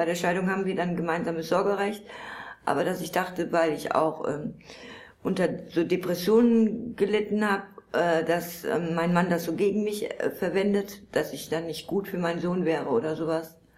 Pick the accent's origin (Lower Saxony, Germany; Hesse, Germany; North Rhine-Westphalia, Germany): North Rhine-Westphalia, Germany; Krefeld; born there; ich bin in Krefeld geboren, Krefeld-Oerding geboren